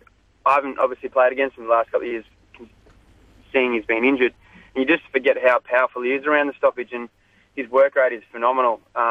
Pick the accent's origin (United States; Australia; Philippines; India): Australia; Corowa, New South Wales; Yeah, well, I'm from Corowa, so that's up in the Murray River.